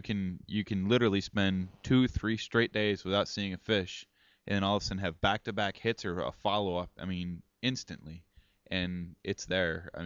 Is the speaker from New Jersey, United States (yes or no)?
no; Black Earth, Wisconsin, United States; I'm from Black Earth, Wisconsin, about 20 miles outside of Madison. Born and raised there for a couple years, so.